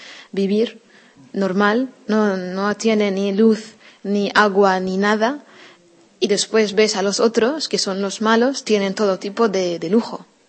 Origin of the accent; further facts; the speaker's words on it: Syria; Pero también entiendo que puede ser, siendo ser humano, siendo Siria, que es un tiempo que vamos a vivir.